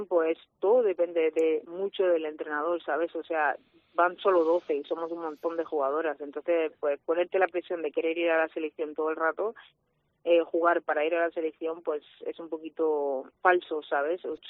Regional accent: Almería, Andalusia, Spain; poder viajar a Almería, a mi tierra, para jugar allí, ¿sabes?

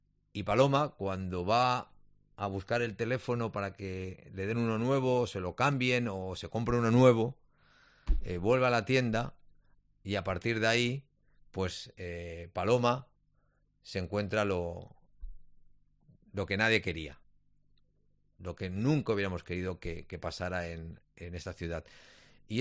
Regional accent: Barcelona, Catalonia, Spain; ¿de dónde eres? De Barcelona. Me siento ciudadano de Barcelona, de verdad.

